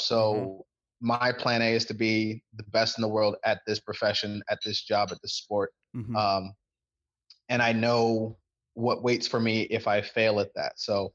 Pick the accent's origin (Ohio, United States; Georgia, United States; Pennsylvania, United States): Ohio, United States; Cleveland; growing up in Cleveland when I was there, was a time in the city where they sort of just let it go to hell.